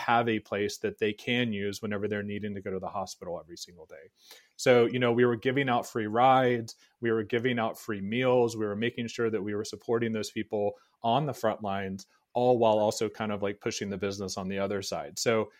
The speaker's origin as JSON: {"language": "English", "region": "the South", "country": "United States", "said": "I'm from the South."}